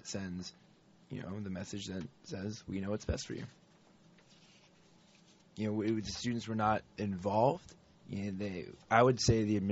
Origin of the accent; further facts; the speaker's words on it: Ohio, United States; moved away as an adult; There are a lot of reasons why I came all the way from Ohio to be here.